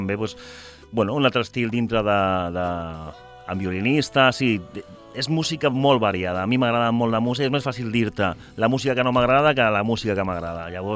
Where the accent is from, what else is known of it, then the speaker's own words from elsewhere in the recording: Catalonia, Spain; Jo sóc català, però normalment no canto en català. La meva mare és de Gosca